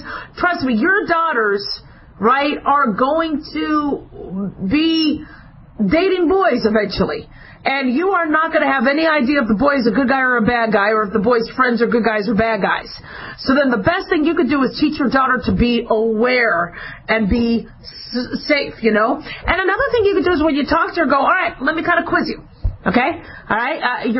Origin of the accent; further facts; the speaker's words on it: Phoenix, Arizona, United States; Now, mind you, I grew up in Phoenix, Arizona. We're talking 120-degree weather.